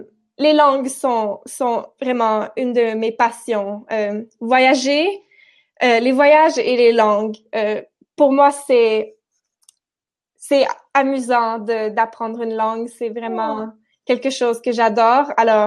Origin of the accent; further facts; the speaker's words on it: Quebec, Canada; now in Spain; Je suis du Québec, au Canada.